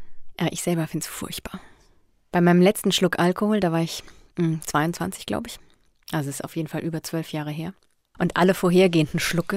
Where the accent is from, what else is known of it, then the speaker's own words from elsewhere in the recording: Bavaria, Germany; Ich bin aufgewachsen in Oberfranken